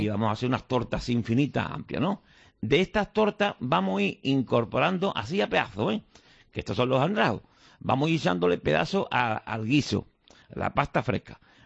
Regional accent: Alcalá la Real, Andalusia, Spain; also born or lived in Cádiz; Soy un jinés de Cádiz o un gaditano de Jaén, de Alcalá la Real.

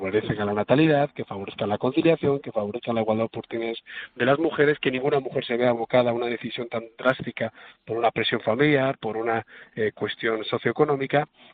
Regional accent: Spain; me siento despreciado como español

